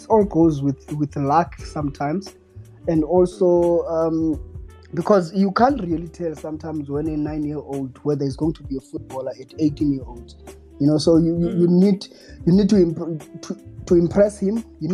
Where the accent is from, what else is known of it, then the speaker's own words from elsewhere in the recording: Cape Town, Western Cape, South Africa; I'm from Cape Town. I was born and raised in Cape Town.